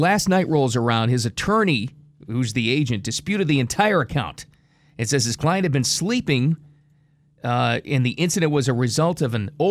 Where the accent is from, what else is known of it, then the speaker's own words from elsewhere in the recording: Northeast, United States; moved away; I'm from the Northeast, and then I moved down here, and then it's just a different world to me.